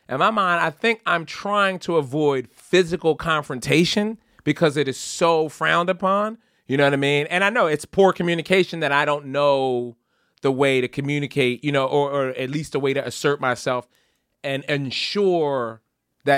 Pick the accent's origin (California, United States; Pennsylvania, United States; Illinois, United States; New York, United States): New York, United States; Straight New York. I'm from New York, son.